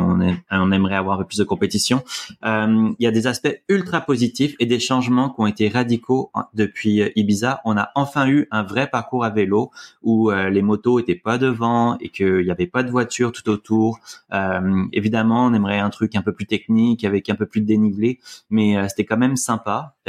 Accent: Canada; parce que je suis canadien

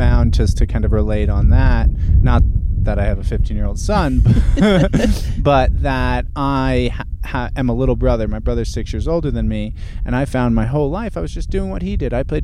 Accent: New York, United States; I'm from Long Island and then living in New York City

